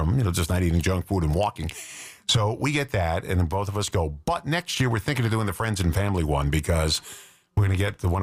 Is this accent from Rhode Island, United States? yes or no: no; New York, United States; where I grew up in New York and on Long Island.